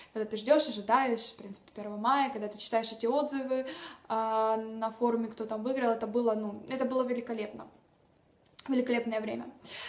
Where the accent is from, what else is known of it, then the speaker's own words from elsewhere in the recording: Donetsk Oblast, Ukraine; Я из Украины, Донецкая область.